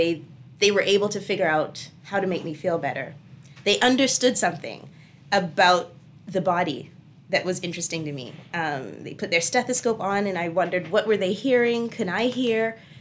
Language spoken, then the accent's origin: English; Nassau, New Providence, Bahamas; So I am from Nassau, and I think early on, I just wanted to be whatever my brother wanted to be